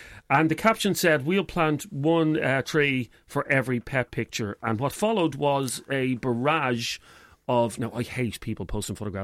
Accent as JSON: {"language": "English", "country": "Ireland", "said": "As an Irish person, and this is another day's conversation, you know, we're being asked to do so much."}